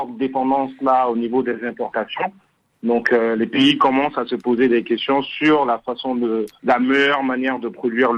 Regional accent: DR Congo; comme chez nous en RDC

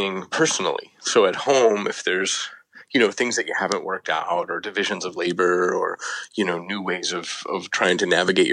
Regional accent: United States; That was me watching the culture and, you know, being an American in the last couple of years.

